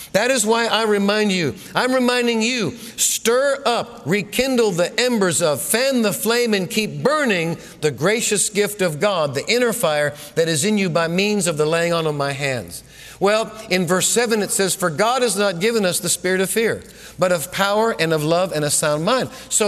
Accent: New England, United States; You know, I came out of the Episcopal Church. I grew up in New England, came out of the Episcopal Church.

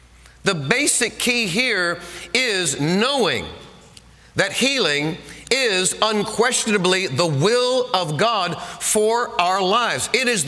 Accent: Northeast, United States; I do remember growing up in the Northeast

